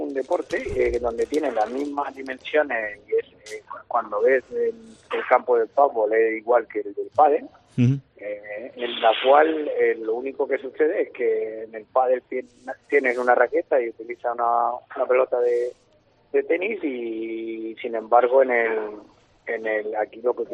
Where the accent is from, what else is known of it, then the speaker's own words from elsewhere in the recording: Murcia, Region of Murcia, Spain; vamos a hacer algo en Murcia, que es mi tierra, mi ciudad